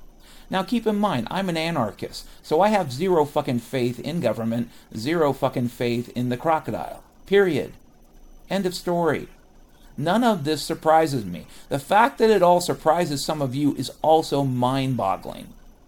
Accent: Pacific Northwest, United States; I grew up in the Pacific Northwest. Even in the wintertime in Western Washington, the forest would be noisy in the middle of the day.

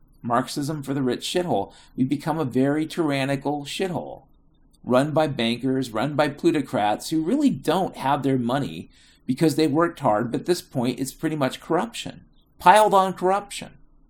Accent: United States; But as an American white man, middle class poor person, I have to get creative when I'm cooking.

